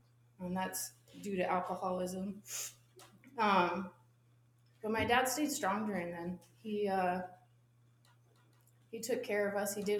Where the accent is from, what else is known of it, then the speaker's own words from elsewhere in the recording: Portland, Oregon, United States; born there; I was born in Portland, Oregon.